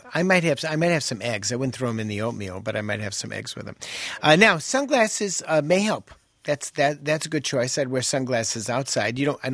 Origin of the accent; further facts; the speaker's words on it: Chicago, Illinois, United States; She's from the South Side. I'm from the North Side.